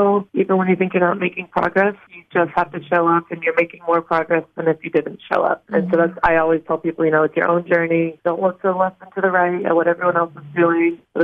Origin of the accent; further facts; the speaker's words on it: Rhode Island, United States; moved away as an adult; now in Springfield, United States; So I'm actually from Rhode Island, and I went to Evangel for college, and I graduated in 2013. And so I've been in Springfield ever since, so about 10 years now.